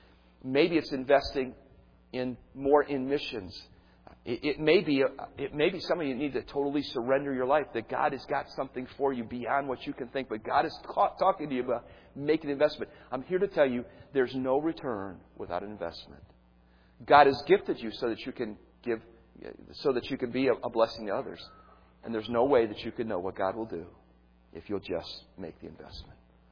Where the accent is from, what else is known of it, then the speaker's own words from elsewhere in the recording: Cleveland, Ohio, United States; Look, I was a kid growing up in Cleveland, Ohio.